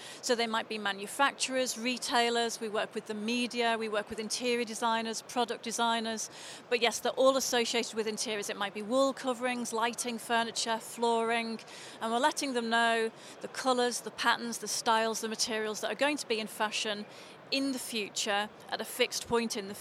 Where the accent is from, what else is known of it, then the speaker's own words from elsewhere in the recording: Liverpool, North West England, United Kingdom; I'm originally from Liverpool, home